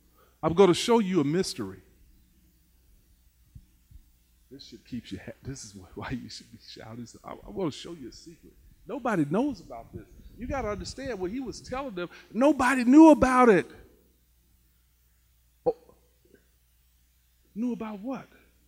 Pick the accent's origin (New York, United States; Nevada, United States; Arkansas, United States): Arkansas, United States; When I was a child, growing up in Southeast Arkansas in 1960, 65, 66, 67, 68, 69, 70. Interesting place, I'm going to tell you, it was probably not the best place in the world.